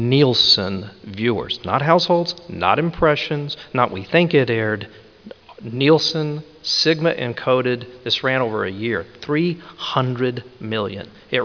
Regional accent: Tennessee, United States; For example, I'm from Tennessee. And in Tennessee, no offense, because I'm from there, we kind of talk like that.

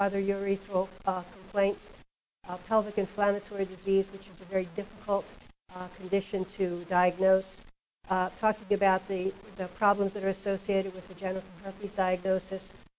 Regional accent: Baltimore, Maryland, United States; I'm from Baltimore, by the way.

